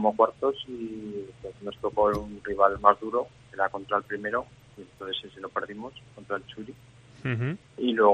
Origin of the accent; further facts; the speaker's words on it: Almudévar, Aragon, Spain; now in Jaca, Spain; yo soy de Almudévar, entonces me vine a vivir aquí a Jaca